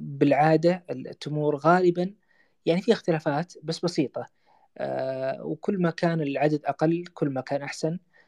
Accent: Saudi Arabia; أكثر شيوعاً اللي عندنا في السعودية

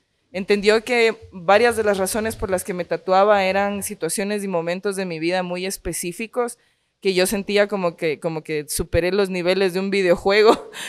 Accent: Quito, Pichincha, Ecuador; imagínate ser una negrita esmeraldeña creciendo en Quito.

